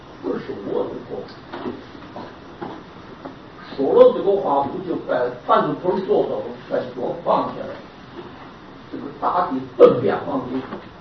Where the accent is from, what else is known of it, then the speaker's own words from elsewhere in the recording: Taiwan; 那么我们台湾人就年迈就知道为什么稀饭叫这个米。